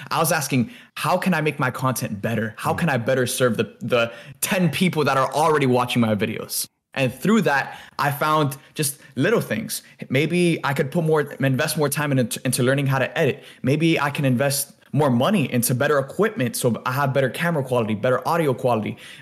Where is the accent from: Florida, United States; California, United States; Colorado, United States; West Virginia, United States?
Florida, United States; Miami; Again, coming from a Hispanic community, I grew up in Miami. That's like everyone in Miami usually tends to be Hispanic from some, you know, at some capacity.